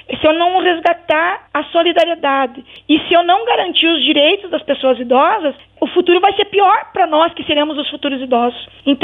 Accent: Paraná, Brazil; no estado do Paraná, que é o estado de onde eu sou

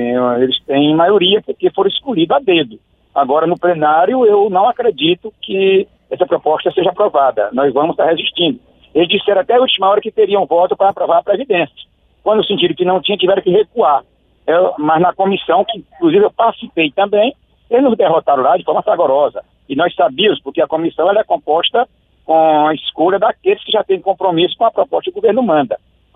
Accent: Piauí, Brazil; Olha, eu sou do estado do Piauí

